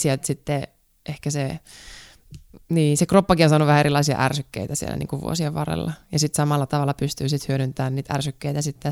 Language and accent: Finnish; Kuhmo, Kainuu, Finland; No mä oon Kuhmossa syntynyt, eli aika lähellä täällä Sotkamoa, eli Kainuusta on kotosi, ja meillä on aika iso perhe, että mulla on 3 veljeä, 1 sisko, sitten totta kai äiti ja isäni